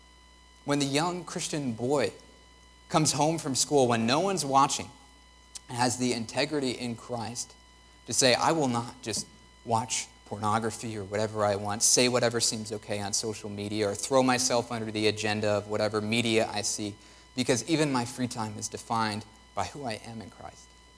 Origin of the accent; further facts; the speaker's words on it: United States; I'm an American. I'm a husband. I'm a nerd.